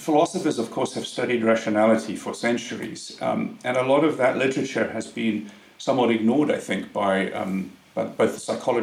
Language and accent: English; South Africa; now in United Kingdom; I grew up in South Africa, but I've been in the UK for the last 20 years.